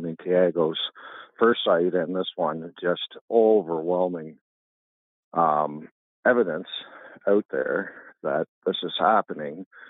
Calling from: Kentville, Nova Scotia, Canada; I'm calling from Kentville, Nova Scotia.

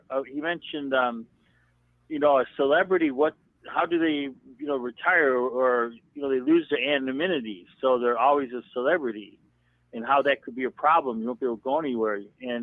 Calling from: Florida, United States; calling from Florida.

